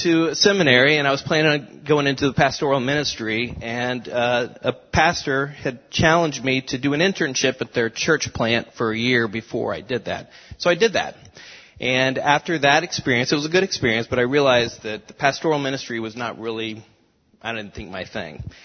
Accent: Anderson, United States; I was born and raised in Anderson. Our family attended a United Methodist church.

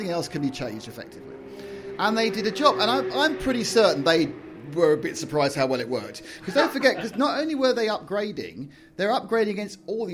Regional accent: United Kingdom; And it's sad as a British motorsport fan or a motorsport fan of McLaren.

